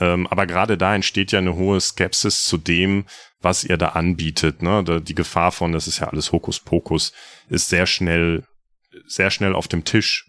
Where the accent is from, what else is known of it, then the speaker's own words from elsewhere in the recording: North Rhine-Westphalia, Germany; ich bin Ostwestfale, wir haben es mit Gefühlen nicht so